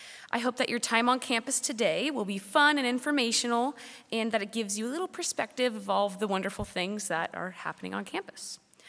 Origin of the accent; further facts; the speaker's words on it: California, United States; I am from California, and I'm a senior at Bethany.